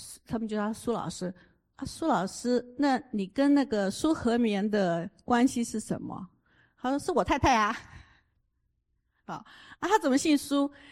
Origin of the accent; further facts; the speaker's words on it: Chiayi, Taiwan; born there; also born or lived in Taichung; 我出生在嘉义，然后搬到了想想哦，搬到台中